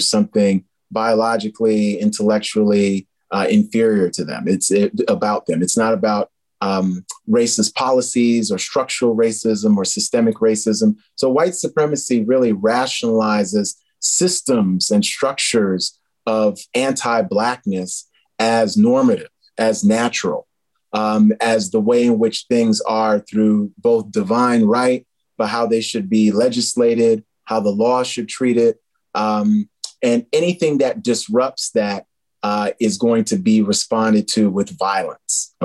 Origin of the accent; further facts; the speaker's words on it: Queens, New York, United States; And the way in which that impacted me growing up in Queens is